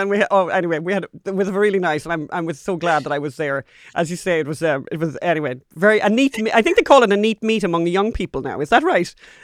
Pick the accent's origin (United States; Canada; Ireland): Ireland; I'm a Catholic, not obviously, but I'm Irish